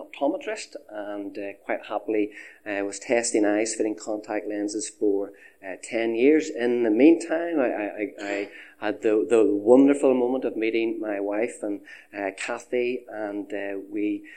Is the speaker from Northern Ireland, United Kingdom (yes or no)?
yes; Lurgan, Northern Ireland, United Kingdom; I grew up on the Avenue Road in Lurgan, went to Lurgan College, and left the college in 1988.